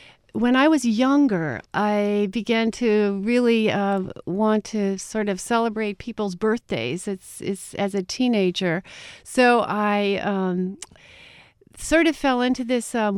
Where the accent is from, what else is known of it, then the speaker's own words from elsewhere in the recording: Toledo, Ohio, United States; I grew up in Ohio, in Toledo, Ohio, and I am from a pretty big, very Greek family, restaurant family.